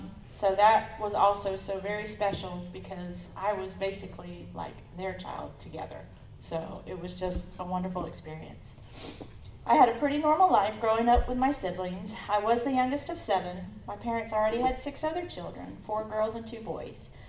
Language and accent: English; Orlando, Florida, United States; born there; I was born in Orlando, Florida in September of 1966